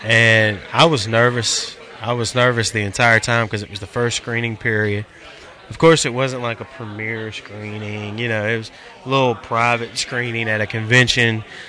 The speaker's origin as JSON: {"language": "English", "region": "Virginia", "country": "United States", "tie": "born or raised there", "said": "I shot some in Franklin County, which is my hometown, and I shot some in Roanoke, Virginia as well."}